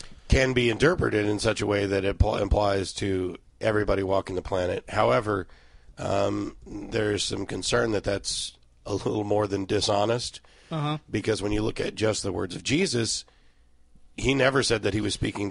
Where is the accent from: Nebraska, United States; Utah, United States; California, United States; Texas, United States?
Texas, United States; We are from Texas, after all.